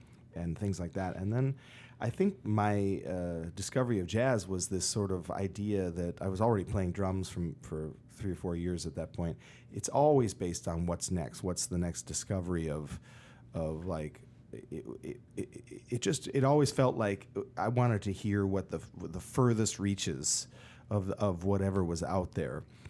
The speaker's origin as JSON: {"language": "English", "town": "Minneapolis", "region": "Minnesota", "country": "United States", "tie": "born or raised there", "said": "you know, we grew up in Minneapolis"}